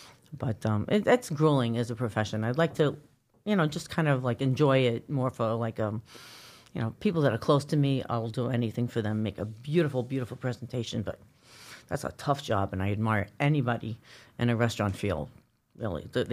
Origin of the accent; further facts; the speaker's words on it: New York City, New York, United States; I was born in Greenwich Village.